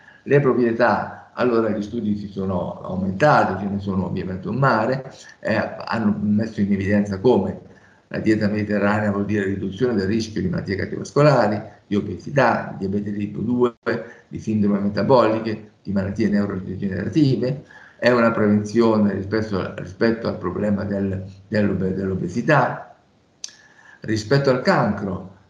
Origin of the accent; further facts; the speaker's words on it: Piedmont, Italy; Io, insomma, comincio ad avere una certa età, quindi mi ricordavo che io vengo dal Piemonte, dalla campagna delle Langhe